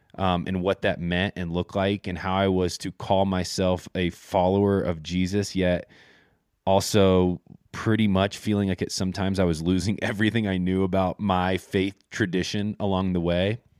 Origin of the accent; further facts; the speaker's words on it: Indiana, United States; I grew up in the Midwest as well, in Indiana, a part of an incredible community with some amazing friends that are still friends to this day.